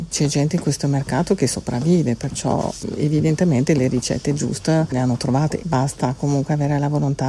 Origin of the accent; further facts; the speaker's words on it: Lyon, Auvergne-Rhône-Alpes, France; now in Italy; Allora, io sono qua dal 92. Ho sempre lavorato al reparto arte. Vengo dalla Francia, da Lione.